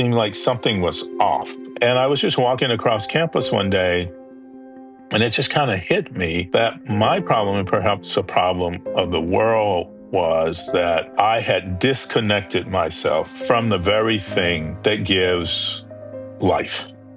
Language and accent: English; Belmont, North Carolina, United States; I grew up in Belmont, North Carolina, which is near Charlotte.